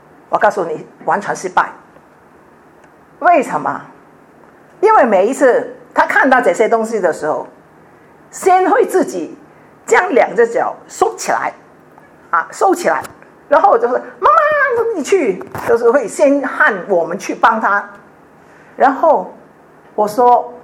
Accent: China; 特别是我们中国人，什么都要讲人际关系，什么都要讲坏后门，什么都要有人来帮忙开路

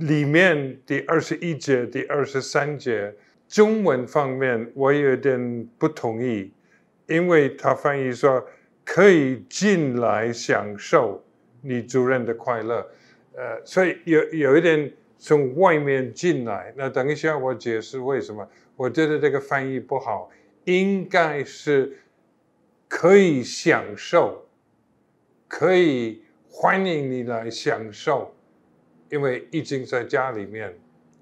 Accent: United Kingdom; Chinese is a second language; moved away as an adult; now in Taiwan; 我是英国人，我53年之前第一次来到台湾，如果是台湾人就民国58年，如果不是的话1969年。

